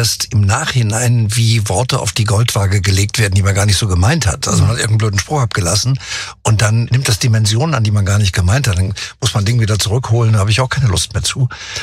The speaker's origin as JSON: {"language": "German", "region": "Northern Germany", "country": "Germany", "said": "Also als Norddeutscher zumindest ist das ziemlich dämlich. Aber ich bin eigentlich nach Mallorca gegangen, damals"}